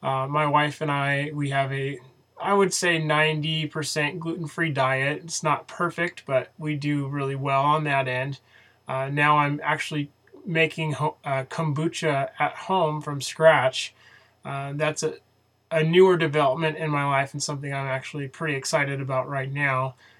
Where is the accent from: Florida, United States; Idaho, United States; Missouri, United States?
Idaho, United States; Coeur d'Alene; also born or lived in California; now in Parma, United States; I moved to Idaho from California when I was about 6 or 7 years old, and then grew up in Coeur d'Alene, Idaho, which is in northern Idaho.